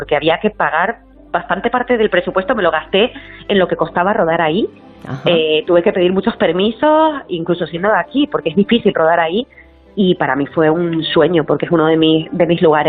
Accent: Fuerteventura, Canary Islands, Spain; rodada en Fuerteventura, donde yo nací y me crié

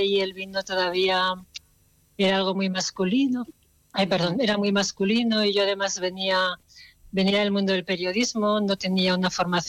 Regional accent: Basque Country, Spain; yo como soy nacido en el País Vasco y pasé allí mi primera juventud

